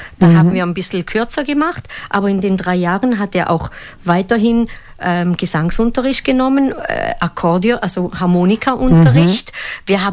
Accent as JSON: {"language": "German", "country": "Italy", "said": "ich bin Italienerin, ich habe Temperament für vier"}